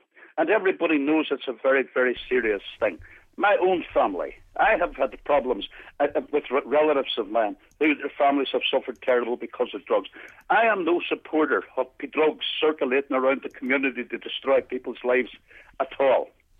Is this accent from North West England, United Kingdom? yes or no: no; Derry, Northern Ireland, United Kingdom; And I'm from Derry and I've been involved in civil rights since I was very, very young.